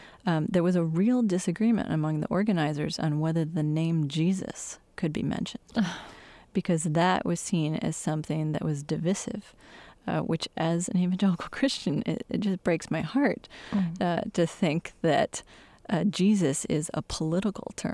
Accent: Michigan, United States; from my home state in Michigan, the western half of the state is very much full of conservative religious denominations, particularly the Reformed Church.

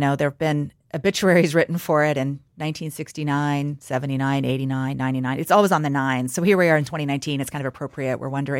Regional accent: Seattle, Washington, United States; The Bay Area and my hometown of Seattle have become very expensive places.

